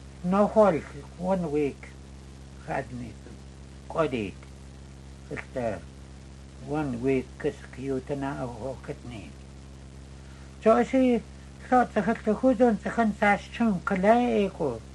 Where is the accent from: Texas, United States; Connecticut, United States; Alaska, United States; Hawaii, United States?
Alaska, United States; Stevens Village; No, I'm originally from Stevens Village.